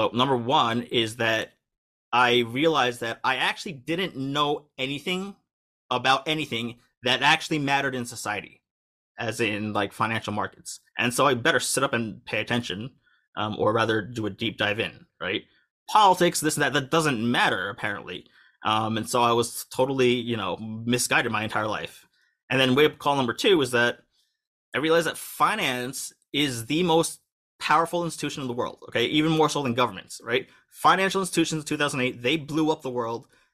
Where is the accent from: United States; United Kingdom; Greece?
United States; I've been here for a few years, but I'm U.S. born and raised, as you can tell by my accent.